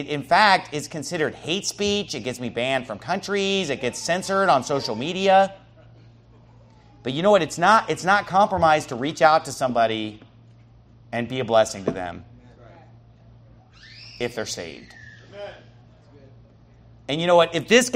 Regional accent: Sacramento, California, United States; And Lord, thank you so much for raising up a church in my hometown. I love this church. I love Sacramento.

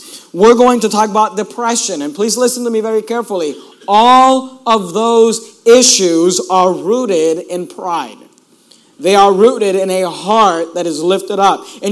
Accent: Hayward, California, United States; also born or lived in Oakland / Sacramento; I grew up in Hayward and Oakland area, I guess, and we went to a Spanish church.

